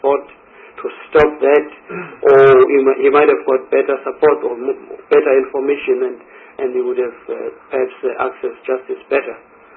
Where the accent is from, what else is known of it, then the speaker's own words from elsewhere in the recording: KwaZulu-Natal, South Africa; I come from KwaZulu-Natal, in the Zululand area